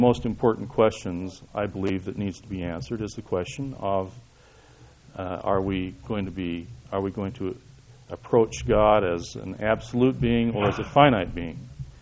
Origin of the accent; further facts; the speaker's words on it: Salt Lake City, Utah, United States; I was born here in the Valley, raised in Salt Lake City.